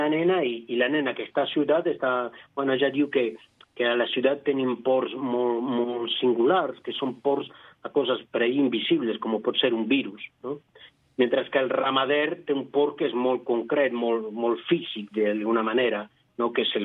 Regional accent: Montevideo, Uruguay; Catalan is a second language; now in Vic, Spain; jo vaig arribar a Catalunya l'any 2014 a viure, no? Ja, a més, Montevideo Vic, o sigui, jo vaig arribar al cor de Catalunya.

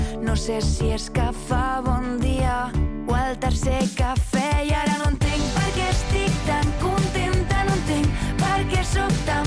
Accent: Tarragona, Catalonia, Spain; sóc filla de Tarragona i el conec.

